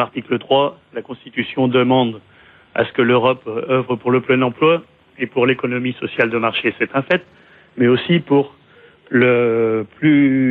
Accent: Pays de la Loire, France; Donc je m'y colle, je suis de la Vendée.

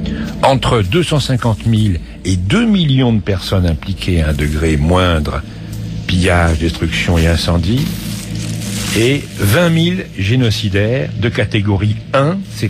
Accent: France; nous en tant que Français

